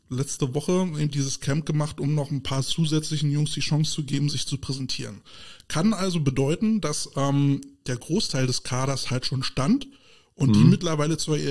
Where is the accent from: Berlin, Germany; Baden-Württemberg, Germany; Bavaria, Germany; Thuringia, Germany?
Berlin, Germany; was mir als Berliner als krass auffällt